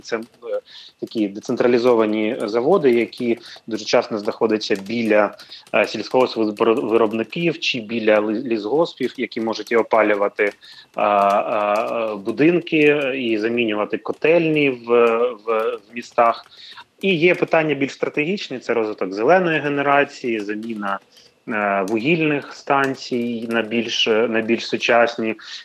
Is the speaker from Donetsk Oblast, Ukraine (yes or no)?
yes; Donetsk, Donetsk Oblast, Ukraine; also born or lived in Mariupol; я народився в Маріуполі, все життя своє прожив в Донецьку, під Слов'янськом, під Красним Ліманом в нас була така дача на Глибих Озерах